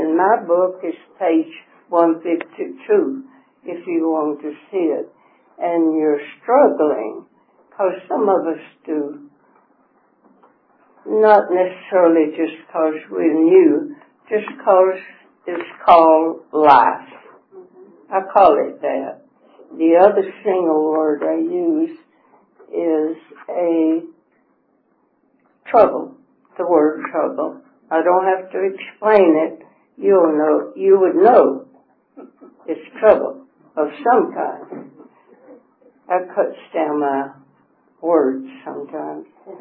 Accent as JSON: {"language": "English", "region": "the South", "country": "United States", "said": "And that you know I'm a Southerner, of course."}